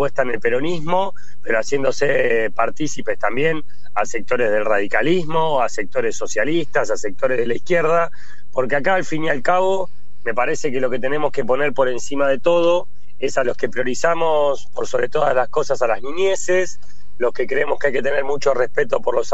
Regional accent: La Plata, Buenos Aires Province, Argentina; born there; Yo siento, mira, yo nací en Zona Sur, en Villa Elvira, vivo en Villa Elvira y si Dios quiere ahí pasaré hasta mis últimos años.

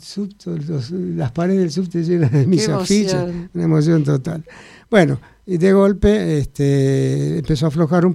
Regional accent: Puerto Rico; now in France; me fui de Puerto Rico, me fui a Francia, y en Francia empecé muy de abajo.

